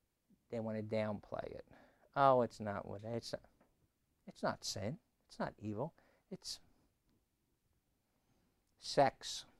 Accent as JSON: {"language": "English", "town": "Norristown", "region": "Pennsylvania", "country": "United States", "said": "And I'm from Norristown. That's pretty damn bad."}